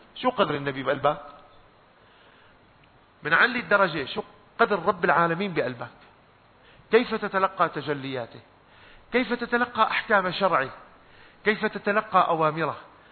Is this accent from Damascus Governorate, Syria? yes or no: yes; Damascus Governorate, Syria; نعم أنا شامي